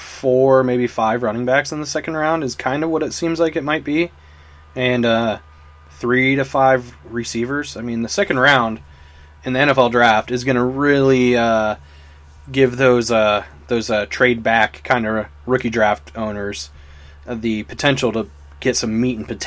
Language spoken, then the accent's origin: English; Indiana, United States; also born or lived in Pennsylvania; I was raised in Indiana, born in Pennsylvania, but I mean, raised from a baby in Indiana. So I've got a little bit of that Eastern Pennsylvania, and I also lived in the South for a year.